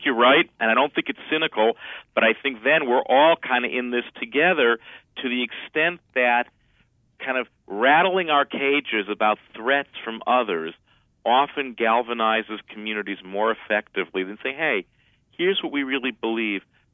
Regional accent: United States; I think the reason I, as an American Jew and as a rabbi, can love Christmas is because I have no experience of it as being coerced.

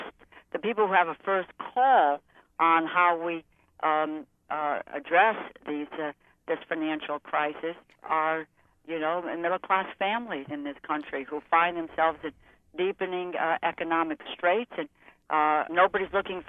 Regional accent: Northeast, United States; I come from the Northeast, a cold winter.

